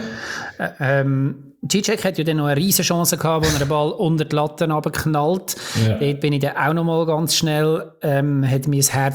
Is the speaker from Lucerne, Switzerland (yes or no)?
yes; Lucerne, Switzerland; dass ich als Luzerner natürlich mal Freude gehabt habe am Sieg von Luzern.